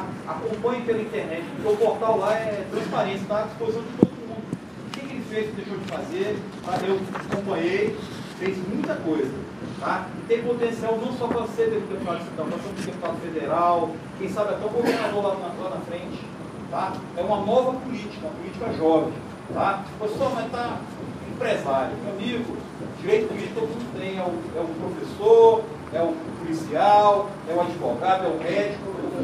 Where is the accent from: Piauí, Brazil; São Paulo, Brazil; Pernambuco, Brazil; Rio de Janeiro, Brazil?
Pernambuco, Brazil; moved away; Eu sou pernambucano, meu pai nós viemos para cá em 78, novembro de 78, família pobre, lá no sertão do Pernambuco, lá no Agreste. Meus avós feirantes, família pobre, meu pai veio para cá que era militar.